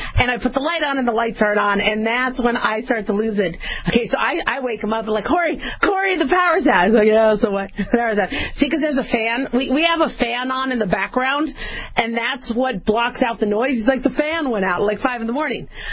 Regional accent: Phoenix, Arizona, United States; I grew up in Phoenix, Arizona. We'd have monsoons. We'd have trees crash onto our house.

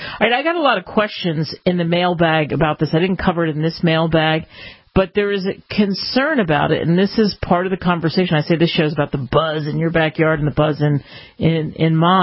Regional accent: Pennsylvania, United States; I remember I grew up outside of Philly. There's a station called WFIL

